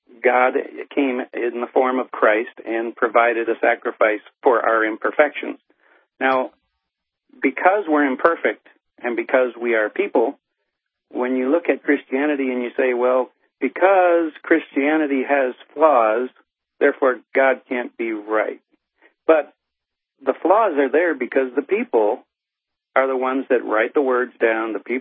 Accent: United States; And my wife is Chinese, and I'm American. I grew up in English. She grew up speaking Chinese.

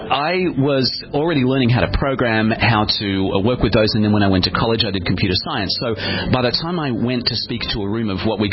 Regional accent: Australia; now in Austin, United States; Yeah, I come from Australia these days. I live in Austin, Texas.

